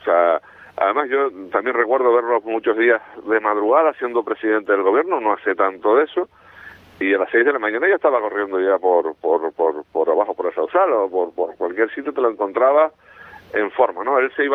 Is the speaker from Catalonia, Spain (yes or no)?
no; Tacoronte, Canary Islands, Spain; que soy vecino de él prácticamente porque soy de Tacoronte